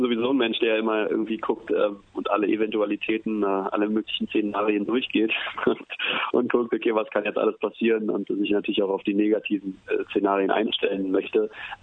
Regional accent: Berlin, Germany; Also es ist ja so, ich bin ja Berliner

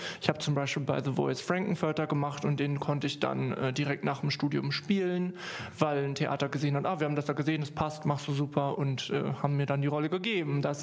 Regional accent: Bocholt, North Rhine-Westphalia, Germany; Als ich jünger war, so in der Pubertät, gab es so eine Musical, AG-Musical-Verein bei uns in Bocholt.

